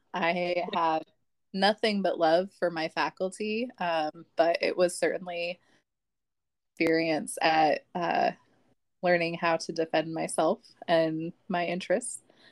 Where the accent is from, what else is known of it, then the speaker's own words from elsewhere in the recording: Colorado Springs, Colorado, United States; Let's see. I am from Colorado Springs, Colorado, so a plethora of information can come out of that as well.